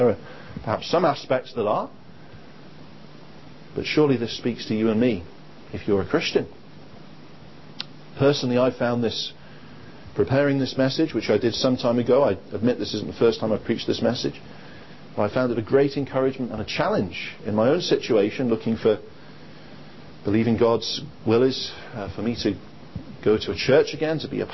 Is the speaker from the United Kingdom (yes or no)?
yes; England, United Kingdom; now in Wales; Well, I'm not Welsh, as you will have gathered, but I do live in Wales. And when you're an Englishman living in Wales, you can't fail to notice when the Six Nations rugby tournament is on.